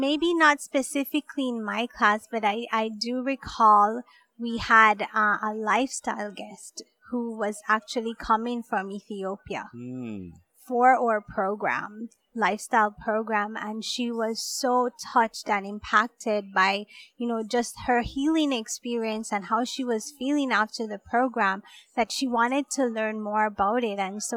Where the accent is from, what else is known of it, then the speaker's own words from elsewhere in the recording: Jamaica; I'm not very connected in my culture as I grew up in Jamaica.